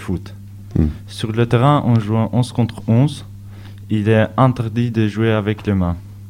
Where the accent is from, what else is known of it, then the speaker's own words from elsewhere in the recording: Kosovo; French is a second language; je viens du Kosovo, j'ai 17 ans.